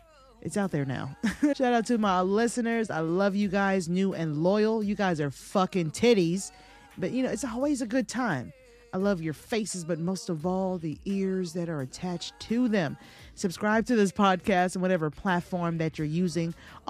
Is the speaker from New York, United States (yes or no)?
no; Georgia, United States; they had those when I was growing up in Georgia.